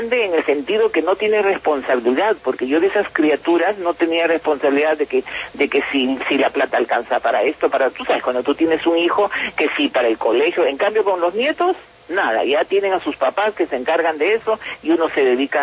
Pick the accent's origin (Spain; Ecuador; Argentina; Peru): Peru; me quedo asombrada de cómo somos tejedores los peruanos.